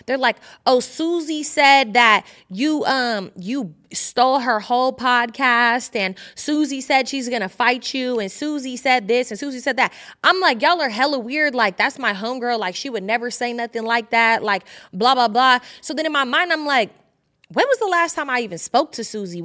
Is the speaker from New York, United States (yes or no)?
no; California, United States; So obviously y'all know I'm from the Bay Area.